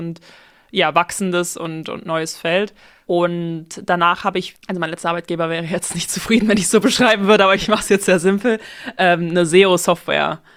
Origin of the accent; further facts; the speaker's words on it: Aachen, North Rhine-Westphalia, Germany; now in Berlin, Germany; ich komme aus Aachen, bin 27 Jahre alt und wohne heute in Berlin.